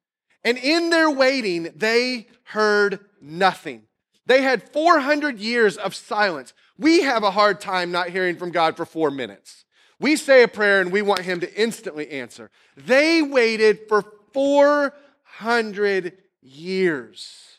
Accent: Indiana, United States; also born or lived in North Carolina; Or do I tell them that I'm from the mid part of Indiana, where I lived for the first part of my life?

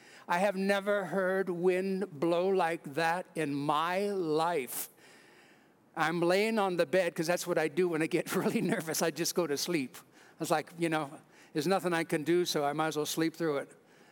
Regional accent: West Coast, United States; also born or lived in Wisconsin, United States; I'm from the West Coast. Linda's from Wisconsin. We ended up in Wisconsin after I graduated from Dallas Theological Seminary in the early 90s. And we were there for 15 years.

